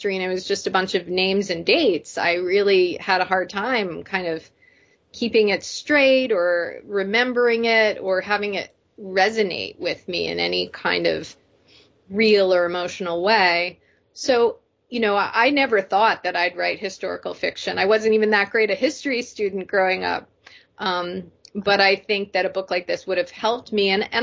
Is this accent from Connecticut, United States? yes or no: yes; Connecticut, United States; my first book, The Whole Story of Half a Girl, was very much based on my own experiences growing up in Connecticut.